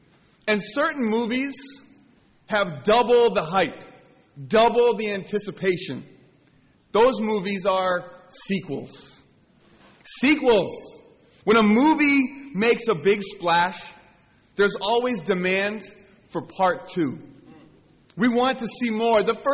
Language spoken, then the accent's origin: English; Boston, Massachusetts, United States; That was the best thing about being a child growing up in Boston, was hearing about the storm coming